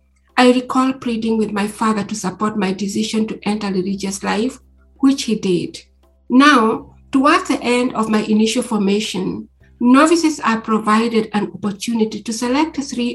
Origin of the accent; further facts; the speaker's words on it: Nakuru, Nakuru County, Kenya; I was born and raised in Nakuru, Kenya.